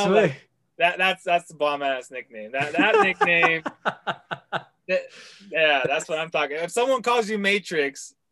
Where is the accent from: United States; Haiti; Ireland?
United States; Los Angeles, California; I'm originally from Los Angeles, so we had different TV stations.